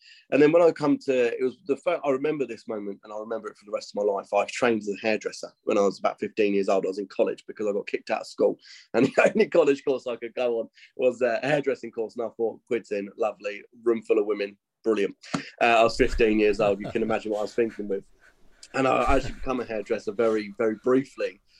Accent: Clacton-on-Sea, East of England, United Kingdom; You know, I grew up in Clacton-on-Sea. My prospects weren't great. I grew up in a council estate, you know, that kind of thing.

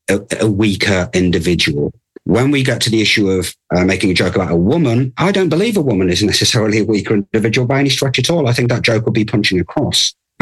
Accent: England, United Kingdom; As an Englishman, we've got a long-running rivalry with our neighbour, France.

